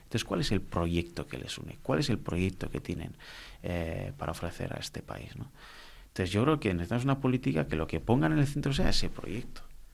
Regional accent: Otxandio, Basque Country, Spain; first language Basque; Spanish is a second language; Cuando yo estudiaba en la educación primaria, había básicamente dos perfiles lingüísticos en mi pueblo, en Ochandio. En los euskaldunes, que teníamos el euskera como lengua materna

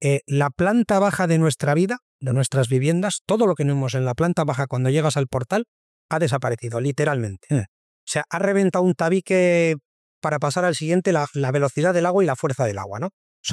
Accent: Santurtzi, Basque Country, Spain; la zona que yo conozco, mi territorio, mi pueblo, Bilbao, Santurce, la margen izquierda, la margen derecha.

